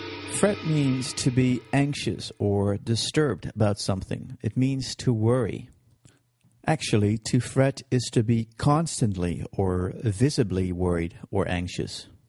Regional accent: Netherlands; now in Cape Town, South Africa; coming to you from Cape Town, South Africa. … I'm from the Netherlands.

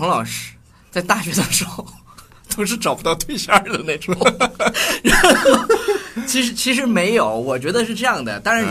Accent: China; 反正我们中国人有钱呗。

